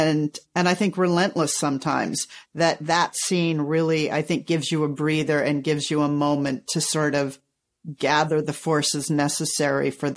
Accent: California, United States; So I grew up in California in the 60s. And at the time, the air was so bad in California that we would have air drills.

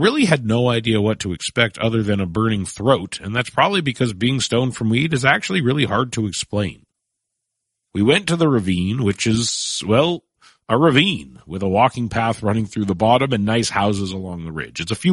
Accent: Vancouver, British Columbia, Canada; I'm from Vancouver, which is and always has been one of the most liberal cities in the world when it comes to weed.

